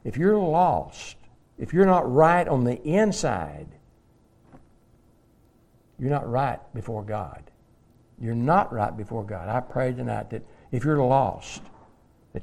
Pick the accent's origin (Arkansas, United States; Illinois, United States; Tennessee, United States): Arkansas, United States; I'm from Arkansas. Arkansas, whatever they call it.